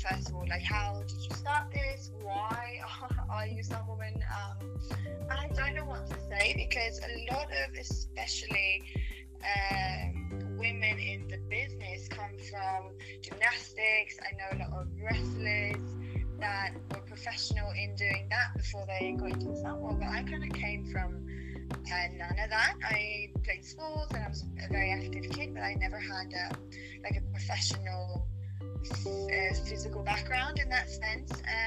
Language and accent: English; Norway; now in Los Angeles, United States; I'm from Norway, which obviously they have a great film business over there, but of course it's smaller than what it is over here. I'm based in Los Angeles